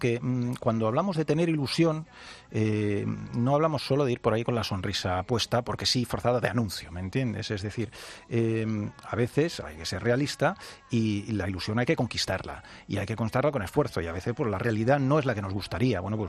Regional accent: Russia; Spanish is a second language; y yo las uso y la gente no me entiende, claro. Entonces piensa, porque soy rusa, y dice, no, porque he leído el Quijote.

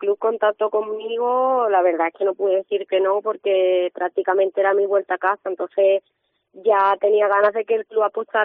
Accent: San Fernando, Spain; yo he nacido aquí en San Fernando y soy de San Fernando desde pequeña

